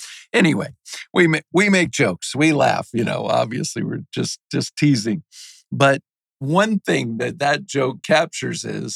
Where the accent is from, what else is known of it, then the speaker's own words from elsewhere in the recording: Virginia, United States; moved away as an adult; I grew up in Virginia, and of course, our rival state that we would make little jokes about was West Virginia. But I've lived in Georgia for 30 years